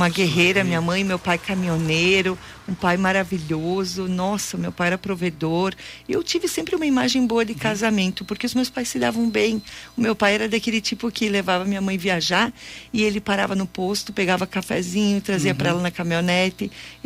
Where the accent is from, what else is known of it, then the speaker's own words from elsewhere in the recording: Farroupilha, Rio Grande do Sul, Brazil; Então, eu sou aqui de Farroupilha mesmo